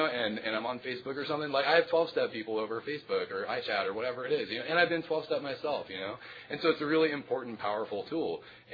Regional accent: Los Angeles, California, United States; I'm from Los Angeles, California.

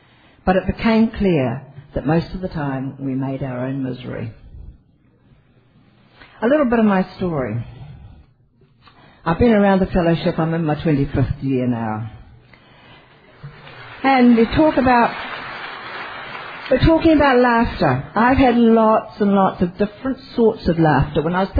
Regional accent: New Zealand; Now, as I said, I'm from New Zealand.

